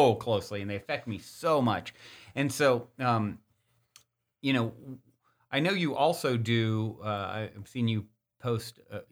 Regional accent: Virginia, United States; Virginia.

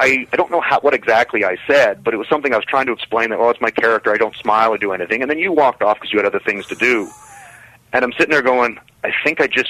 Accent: Calgary, Alberta, Canada; because it was in Calgary, my hometown.

